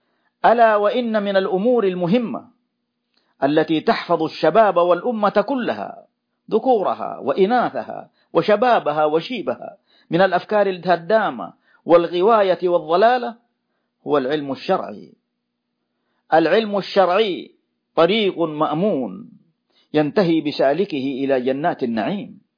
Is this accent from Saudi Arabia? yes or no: yes; Saudi Arabia; في بلادنا المملكة العربية السعودية